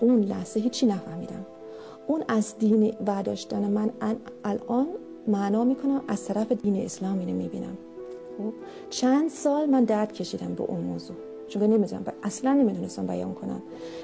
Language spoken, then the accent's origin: Persian; East Germany, Germany; born there; Persian is a second language; من یه خانوم آلمانی هستم. در آلمان شرقی به دنیا اومدم.